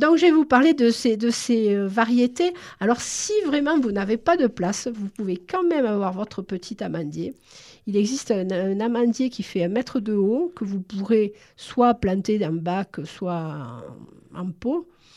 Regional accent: Nîmes, Occitanie, France; born there; comme vous vous en rappelez peut-être, je suis née à Nîmes. Donc, à Nîmes, dans le jardin de ma grand-mère, il y avait deux amandiers.

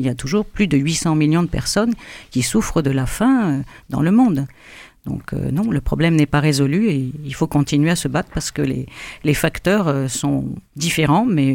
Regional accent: Corbeil-Essonnes, Île-de-France, France; je viens d'une communauté comment dire multiraciale. Je suis de Corbeil-Essonne, de la chapelle des Saint-Joseph des Tarterets, où il y a toutes les races, enfin vraiment toutes les couleurs.

